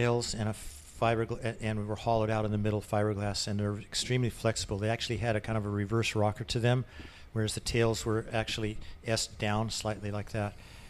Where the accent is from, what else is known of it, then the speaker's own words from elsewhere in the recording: Alameda, California, United States; born there; I was born in the Bay Area. I was born in Alameda. I was born in Alameda, and our whole family was basically living in the Bay Area.